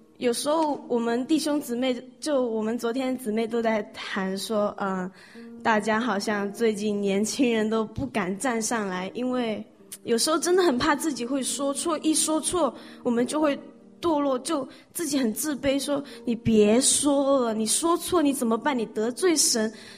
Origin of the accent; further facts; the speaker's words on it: Wenzhou, Zhejiang, China; 我要谢谢小的时候在温州那位弟兄站起来祷告鼓励我的勇气